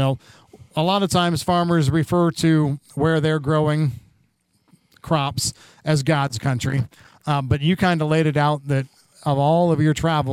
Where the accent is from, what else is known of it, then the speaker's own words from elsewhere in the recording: New Paris, Indiana, United States; I grew up in New Paris, Millersburg, now half covered by solar fields in Elkhart County.